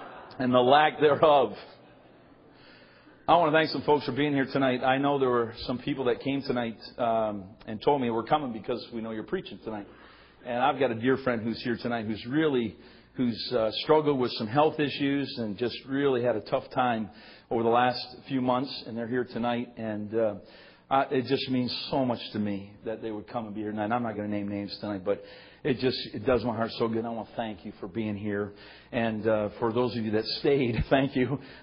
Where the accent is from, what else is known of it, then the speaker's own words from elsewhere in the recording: Simcoe, Ontario, Canada; But I'm Canadian. I was born here in Simcoe, raised here. Got a little bit of training in the States and came home.